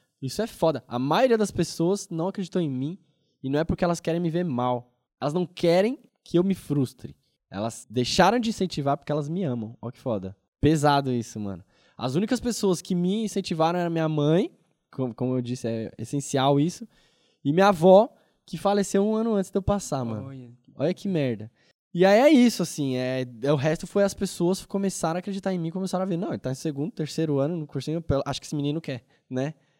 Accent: São Paulo, Brazil; eu vim do Grajaú, né, da Zona Sul, extremo sul de São Paulo, também mesma fita, escola pública a vida inteira

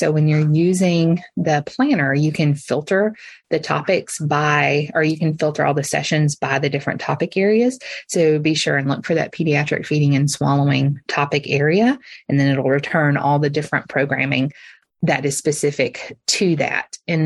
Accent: Alabama, United States; And since I am from Alabama originally, we decided to try for it.

